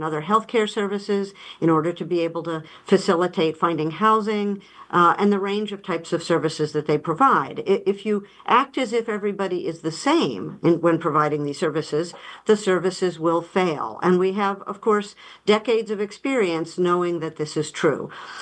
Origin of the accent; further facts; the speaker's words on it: California, United States; I do so far, and I'm so proud of being a Californian